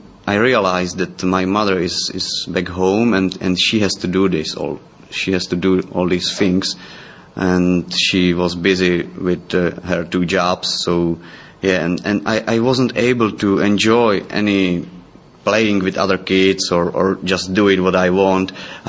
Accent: Czechia; English is a second language; and I'm from Czech Republic.

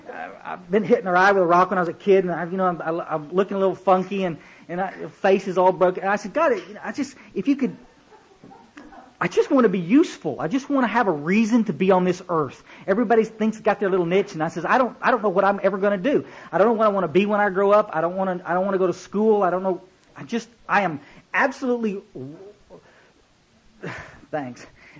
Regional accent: Kerrville, Texas, United States; I grew up in Kerrville, Texas, and there was a little road called Goat Creek Road.

